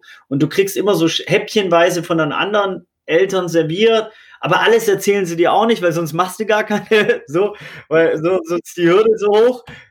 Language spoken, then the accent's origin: German; Baden-Württemberg, Germany; Also ich bin ja in Baden-Württemberg im wohlbehüteten Schwabentum aufgewachsen und dann mein Vater war Arzt